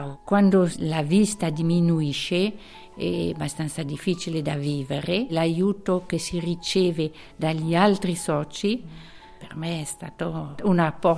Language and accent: Italian; French-speaking Switzerland, Switzerland; Italian is a second language; now in Ticino, Switzerland; di origine sono della Svizzera francese e sono in Ticino da più di 35 anni.